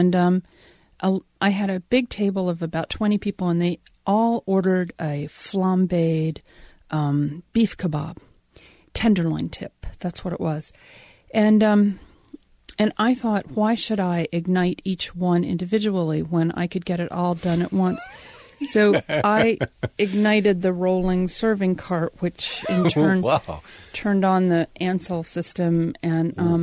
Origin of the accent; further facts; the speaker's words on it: Columbus, Ohio, United States; when I was growing up in Columbus, Ohio, it was a test market capital for new food products